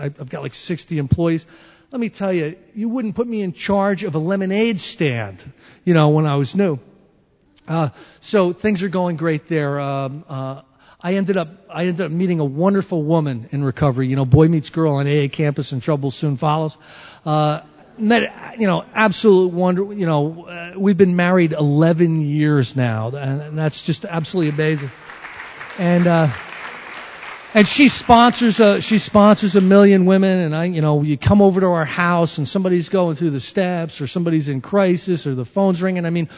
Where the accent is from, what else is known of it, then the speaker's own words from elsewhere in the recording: Northeast, United States; I'm from the Northeast.